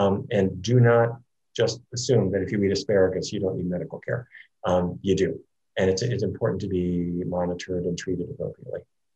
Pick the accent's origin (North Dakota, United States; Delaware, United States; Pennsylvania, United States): North Dakota, United States; Fargo; now in Japan; But for me growing up in Fargo, seaweed was something we never heard of.